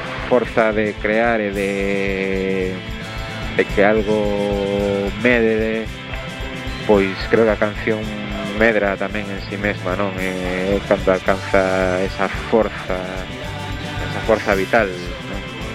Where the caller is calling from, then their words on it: Vigo, Galicia, Spain; aquí dende Vigo.